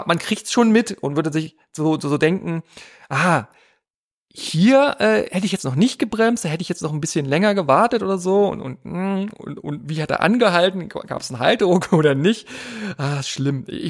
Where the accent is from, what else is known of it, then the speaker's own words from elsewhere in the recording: East Germany, Germany; ich komme aus dem Osten.